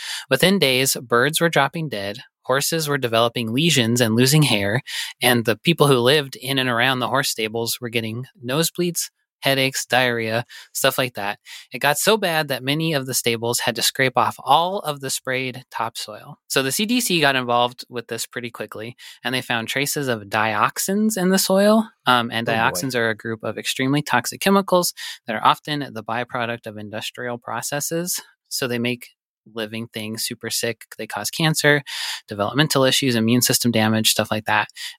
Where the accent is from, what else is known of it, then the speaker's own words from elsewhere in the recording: Butte, Montana, United States; I'm from Butte, and that's the largest Superfund site in the country.